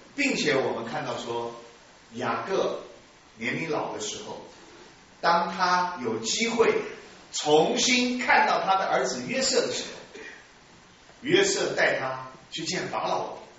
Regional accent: China; 现在我们中国人过手的鸡蛋都会青山了

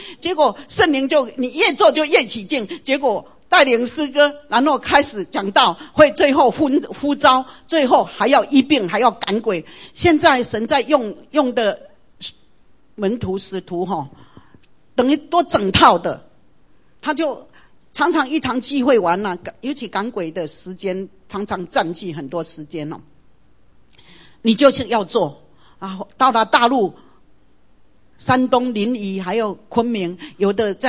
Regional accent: Taiwan; now in United States; 我说我是从台湾移民到美国，我是带个观音菩萨土地公什么姊妹道去的哈。但是当我认识耶稣基督是真神的时候

